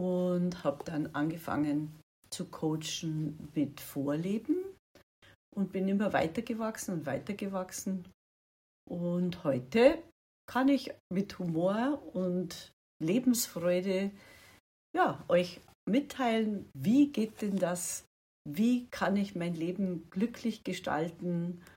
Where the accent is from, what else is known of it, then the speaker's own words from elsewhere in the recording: Bad Reichenhall, Bavaria, Germany; Ich komme noch aus Bad Reichenhall. Ich werde dieses Jahr umziehen.